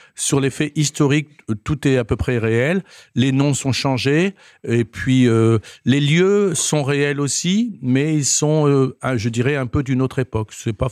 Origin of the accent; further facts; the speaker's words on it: Cayeux-sur-Mer, Hauts-de-France, France; puisque je suis originaire de Cailleux, je connais bien le secteur.